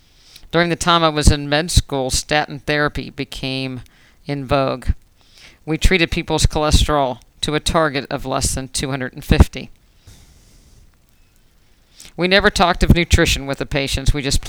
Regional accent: Morgantown, West Virginia, United States; I grew up in Morgantown, West Virginia, which is right on the West Virginia-Pennsylvania border.

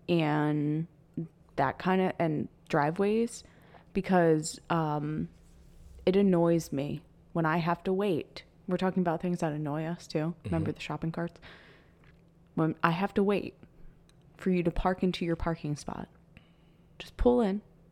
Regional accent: Philadelphia, Pennsylvania, United States; accent: Philly; now in Arizona, United States; Oh, my Philly comes out very hard

